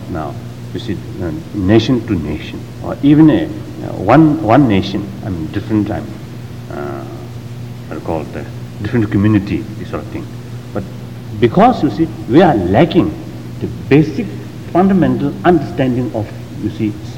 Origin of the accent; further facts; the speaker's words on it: Tibet, China; English is a second language; I came from East, Particularly, I came from Tibet, beyond Himalaya regions.